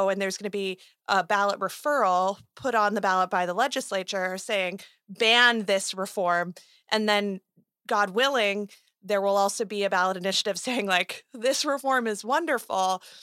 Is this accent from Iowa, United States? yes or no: no; Arizona, United States; In my home state of Arizona, in your home state of Nevada, over these reforms.